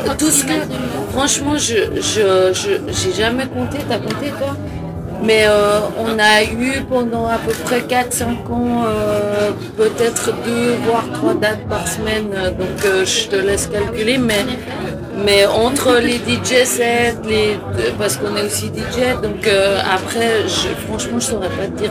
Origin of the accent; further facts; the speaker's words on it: Vevey, Vaud, Switzerland; Alors, on est de Vevey, quoi, basé à Vevey.